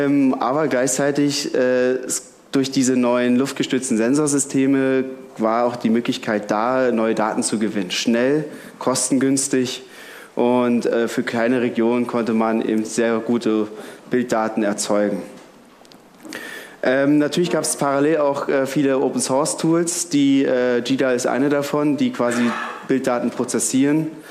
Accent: Berlin, Germany; Ja, wie gesagt, ich komme aus Berlin.

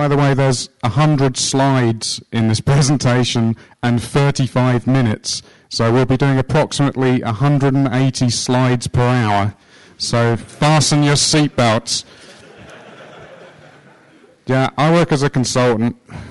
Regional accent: England, United Kingdom; I'm English.

